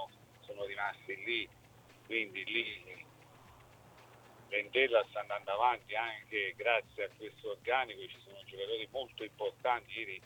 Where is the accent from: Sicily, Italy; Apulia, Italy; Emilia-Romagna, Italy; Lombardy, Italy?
Apulia, Italy; Foggia; io sono di Foggia, sono nativo di Foggia, quindi conosco i tifosi foggiani